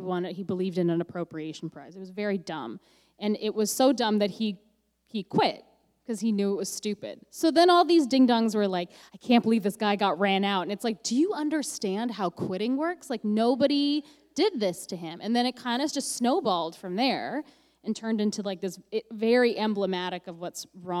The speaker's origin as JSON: {"language": "English", "country": "Canada", "said": "Okay, well, I don't know if you knew this, but I'm the Canadian you."}